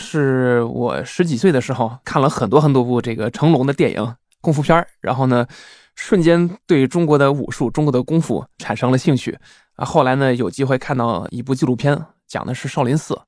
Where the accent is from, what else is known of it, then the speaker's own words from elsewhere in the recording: Switzerland; Chinese is a second language; 当时来中国之后感觉这个地方和我的家乡太不一样了，瑞士的话就是生活节奏非常的慢